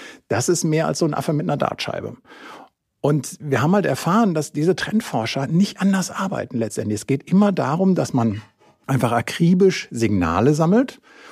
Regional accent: Senden, North Rhine-Westphalia, Germany; in Senden bei Münster, meinem Heimatort

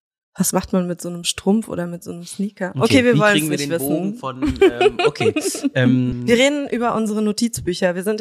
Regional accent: Freiburg, Baden-Württemberg, Germany; ich bin aufgewachsen in Freiburg

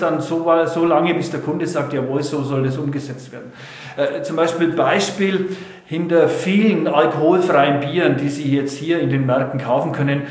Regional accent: Bavaria, Germany; Erstens Franke, zweitens aufgewachsen in einer Brauerei

